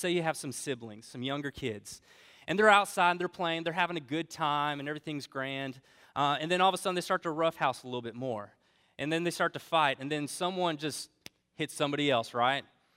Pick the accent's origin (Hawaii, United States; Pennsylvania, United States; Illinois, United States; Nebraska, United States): Nebraska, United States; Omaha; I grew up in Omaha, Nebraska, and a lot of times me and my buddies, we like to just play home run derby out in the neighborhood.